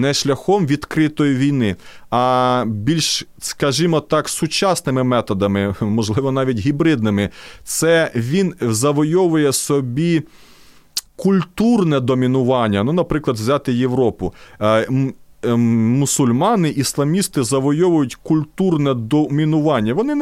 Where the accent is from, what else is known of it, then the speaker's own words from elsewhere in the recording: Odesa Oblast, Ukraine; Одеська область, південь Одещини, моя рідна Бессарабія, з якої я родом